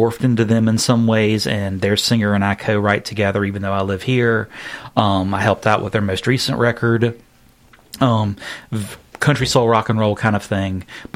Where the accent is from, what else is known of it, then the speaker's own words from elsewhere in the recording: South Carolina, United States; born there; My grandmother was from Louisiana. I was born in South Carolina, but I always had this sort of fascination as a child of Louisiana.